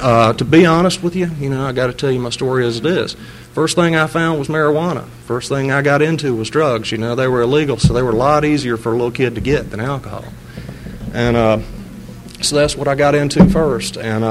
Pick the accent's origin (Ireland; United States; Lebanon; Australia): United States; Spartanburg, South Carolina; also born or lived in Pascagoula, Mississippi; I was born in Pascagoula, Mississippi, and shortly thereafter, my family moved to South Carolina by the time I was about three. So I've been in South Carolina basically my whole life, except in and out with school, and in Spartanburg most of that time.